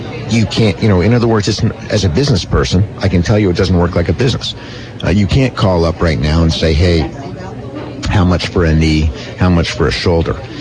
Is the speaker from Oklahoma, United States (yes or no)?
no; Vermont, United States; it's not like when I was a kid growing up in Vermont, where you can make a good living with a high school degree.